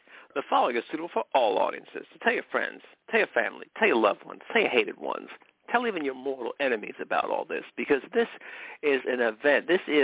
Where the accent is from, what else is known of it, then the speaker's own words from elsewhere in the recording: McKinleyville, California, United States; Once again, basically born and raised in McKinleyville, where horses have the right of way.